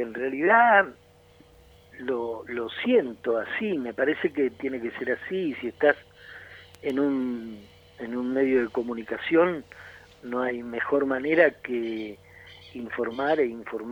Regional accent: El Bolsón, Río Negro, Argentina; aprendí mucho viviendo y andando por mi pueblo, por el Bolsón. Yo nací en Bolsón, me crié en Bolsón

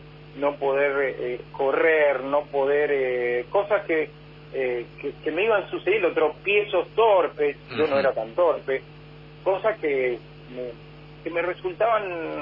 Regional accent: Luján, Buenos Aires Province, Argentina; Soy de Luján, provincia de Buenos Aires, a 70 kilómetros de Capital Federal, donde está la Basílica de la Virgen.

